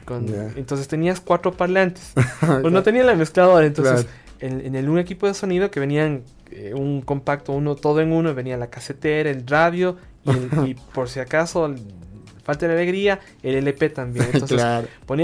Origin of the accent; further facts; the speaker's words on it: Ecuador; somos ecuatorianos los dos